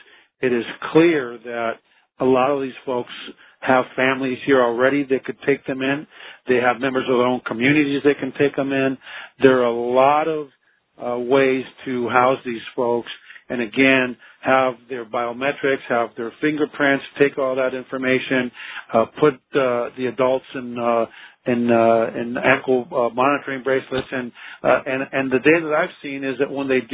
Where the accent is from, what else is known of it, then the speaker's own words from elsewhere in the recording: United States; And quite frankly, as an American, it is to me, this evokes more images to me of 1984